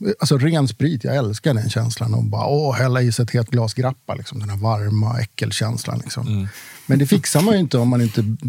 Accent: Stockholm, Stockholm County, Sweden; also born or lived in Norrtälje; Så jag fick ju fightas mig igenom stor del av min uppväxt i Högdalen.

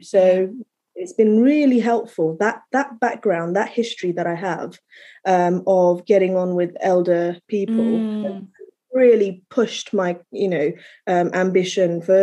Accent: Kathmandu, Bagmati, Nepal; because I was born in Kathmandu. Mm. My mother's from Baglung and dad's from Chowdhara, Sindhu Palzok. So in Kathmandu, I just kind of grew up on my own with the adults.

